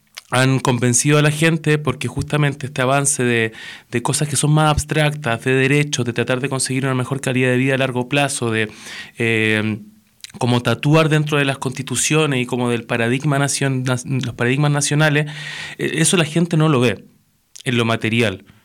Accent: Chile; te pongo el caso por ejemplo de Chile, que es de donde vengo.

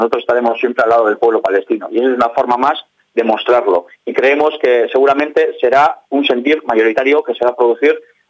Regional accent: Guernica, Basque Country, Spain; porque somos del pueblo de Guernica

